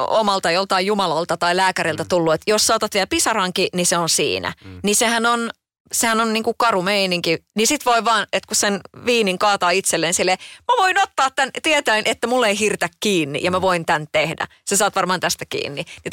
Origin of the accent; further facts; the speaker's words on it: Kotka, Kymenlaakso, Finland; Itsehän olen Kotkasta kotoisin.